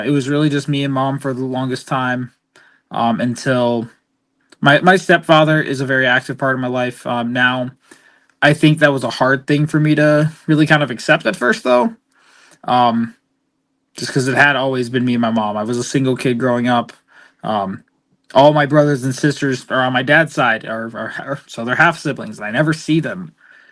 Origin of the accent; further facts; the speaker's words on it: Grand Island, New York, United States; also born or lived in Buffalo; I was born in South Buffalo. We lived there for a few months of my life before we eventually moved into a small little suburb called Grand Island.